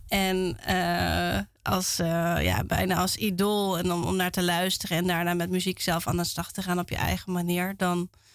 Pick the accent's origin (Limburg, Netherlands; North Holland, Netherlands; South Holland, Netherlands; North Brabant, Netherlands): North Brabant, Netherlands; Ja, we zijn opgegroeid in Brabant.